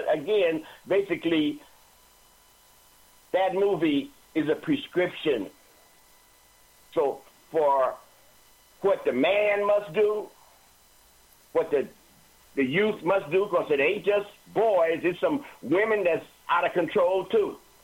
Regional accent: Oakland, California, United States; But when I grew up in West Oakland, in the Harlem of the West, nigga wasn't no bad word.

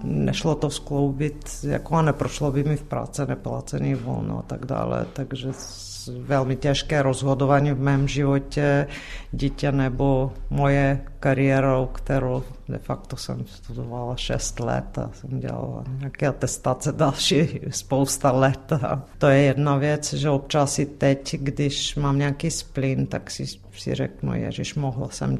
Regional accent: Bulgaria; Czech is a second language; Já jsem původně z Bulharska, tam všichni zpívají.

